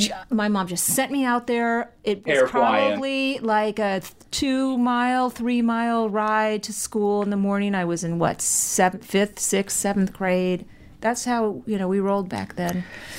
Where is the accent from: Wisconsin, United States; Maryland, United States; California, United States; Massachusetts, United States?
California, United States; Beverly Hills; in Beverly Hills, and there were four elementary schools, and Beverly Vista was one of them, and it's the best because I went.